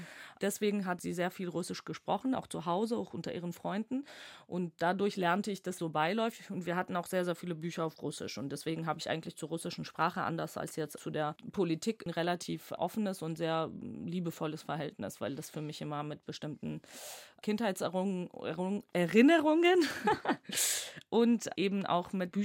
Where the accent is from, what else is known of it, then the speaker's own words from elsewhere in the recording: Georgia; first language Georgian; German is a second language; Also meine Muttersprache ist schon ganz klar und definitiv Georgisch.